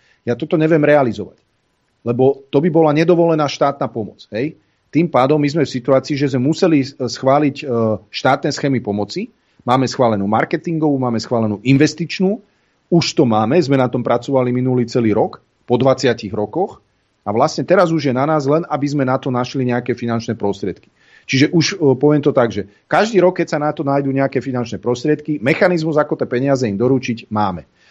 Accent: Prievidza, Trenčín Region, Slovakia; ja som z Prievidze a si zoberte, že v Prievidzi bol veľký mesokombinát, fakt veľký mesokombinát a veľká mliekareň.

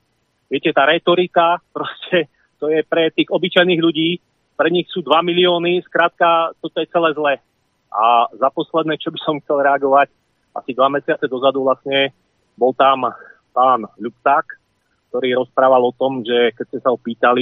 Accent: Žilina Region, Slovakia; Takže sme z Turca a x ľudí, ktorí ich volili, povedali nikdy viac

